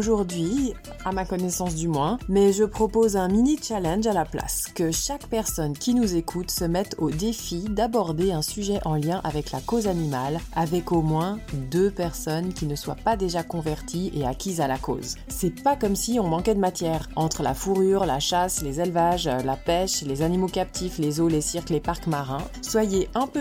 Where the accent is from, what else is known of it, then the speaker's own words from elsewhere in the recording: Switzerland; en tant que Suissesse, moi-même, je n'ai pas pu signer